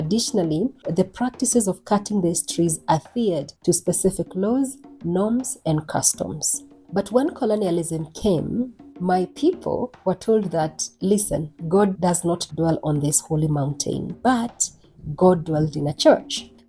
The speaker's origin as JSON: {"language": "English", "country": "Kenya", "tie": "born or raised there", "said": "Now, I am from Kenya, a beautiful, magical country located east of Africa. I grew up in the village and I was born among the ambitious people of the Agikoyo tribe. By the way"}